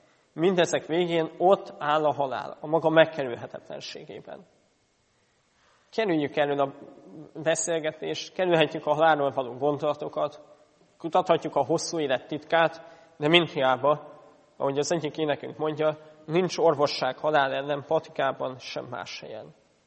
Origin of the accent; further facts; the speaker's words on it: Hungary; Vállaltam, hogy idegen, hogy magyar vagyok